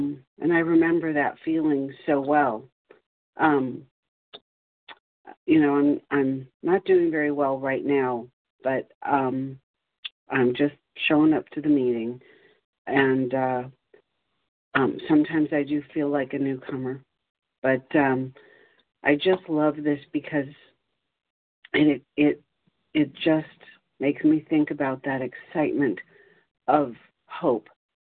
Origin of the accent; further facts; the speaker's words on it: California, United States; from California.